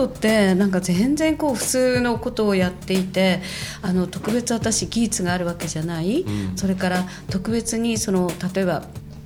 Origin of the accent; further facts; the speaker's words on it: Shari, Hokkaido, Japan; 実は私北海道生まれのだからあの斜里郡斜里町っていうのはオホーツク海に面している。